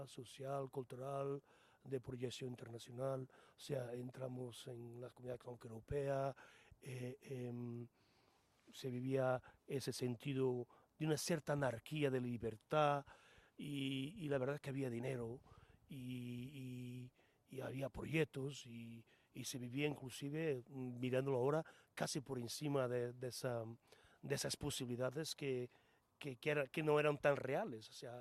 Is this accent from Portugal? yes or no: yes; Portugal; sobre todo en mi país, en Portugal, que como sabes es mucho más complicado, mucho más difícil